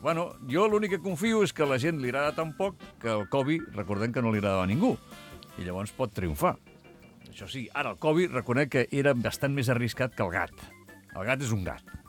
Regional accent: Catalonia, Spain; sóc català i sóc un tio que no té glamour i sóc bajito gordito

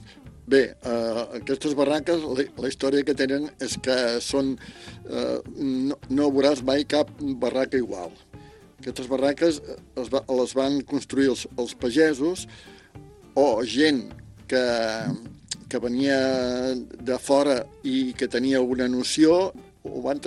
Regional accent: Olèrdola, Catalonia, Spain; now in Vilafranca del Penedès, Spain; que estic vivint a Vilafranca, però sóc fill d'Olerdo, de Moja. I estic jubilat

